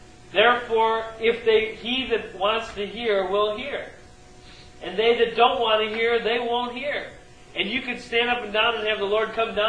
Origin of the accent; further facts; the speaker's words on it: United States; From America.